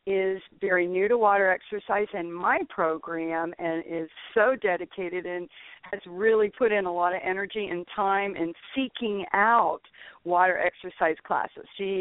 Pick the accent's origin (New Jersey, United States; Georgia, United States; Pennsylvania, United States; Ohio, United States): Ohio, United States; moved away as an adult; I've been here my first time here in 1971, and I'm like coming from Ohio and thinking, oh my goodness, this is magnificent.